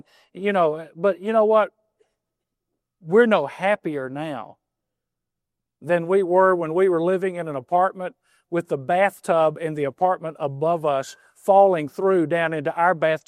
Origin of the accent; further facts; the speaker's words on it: Mississippi, United States; I know we're from Mississippi, but that doesn't mean we have to be dumb.